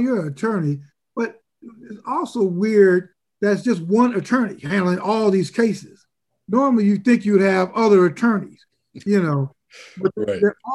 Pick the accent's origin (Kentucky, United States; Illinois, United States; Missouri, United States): Illinois, United States; Chicago; I grew up in Chicago.